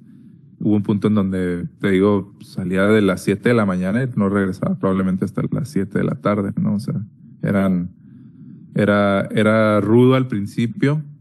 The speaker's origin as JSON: {"language": "Spanish", "region": "Chihuahua", "country": "Mexico", "tie": "born or raised there", "also_born_or_lived": "Ciudad Cuauhtémoc", "moved": "as an adult", "said": "Este año cumplo 33 en agosto. Crecí en la ciudad de Chihuahua. Nací en Ciudad Cuauhtémoc, pero crecí en Chihuahua toda mi vida. Hasta los... creo que a los 23, si no me equivoco, 23 o 24"}